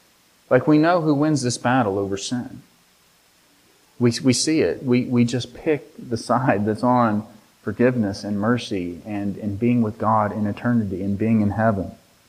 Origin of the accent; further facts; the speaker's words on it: West Virginia, United States; I'm from West Virginia, and I'm a West Virginia Mountaineers fan